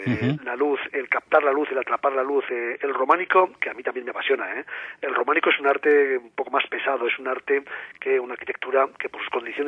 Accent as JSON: {"language": "Spanish", "region": "Aragon", "country": "Spain", "said": "Yo soy aragonés, pero mi padre es originario de la provincia de Zamora."}